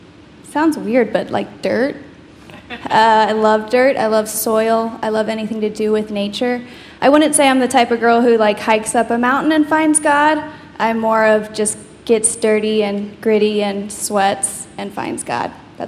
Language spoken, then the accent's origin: English; Wimberley, Texas, United States; I was raised in Wimberley, Texas, which is in the Texas Hill Country. It's where heaven and the hills hold hands.